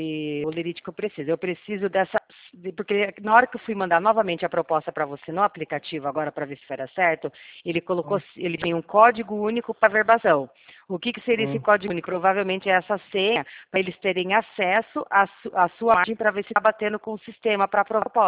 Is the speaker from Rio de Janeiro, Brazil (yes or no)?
no; São Paulo, Brazil; Eu sou do interior de São Paulo.